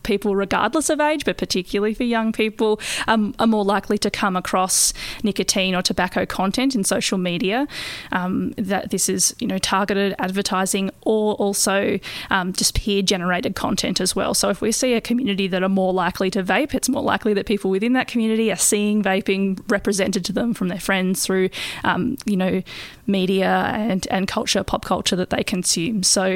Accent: Tasmania, Australia; So my home state of Tasmania just recently brought in some of the harshest laws or regulations around vaping there.

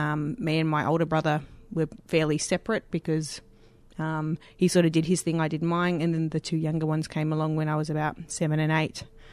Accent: Lane Cove, New South Wales, Australia; I guess I grew up in Lane Cove. I don't know whether you know that area. It's not too far from the harbour and from the city, just across the other side of the bridge.

